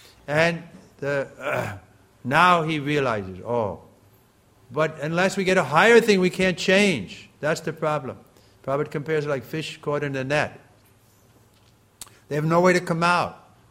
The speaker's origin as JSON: {"language": "English", "town": "Long Island", "region": "New York", "country": "United States", "tie": "born there", "said": "I was born here in Long Island, New York, 1941. I've seen America, how it's changed."}